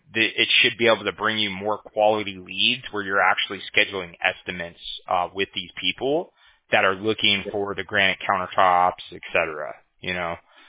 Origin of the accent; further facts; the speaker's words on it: California, United States; I actually wasn't even aware of all this because I'm from California, right?